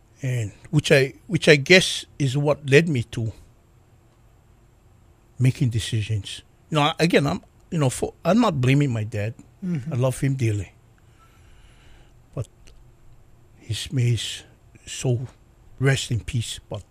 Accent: Kalihi, Hawaii, United States; You know, I actually had some fun times in Kalihi. Some of the most memorable moments of my life was growing up in Kalihi.

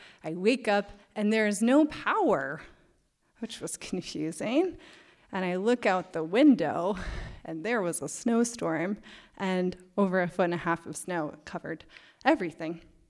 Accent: Washington, United States; which I'm from Washington. The hill is a giant mountain.

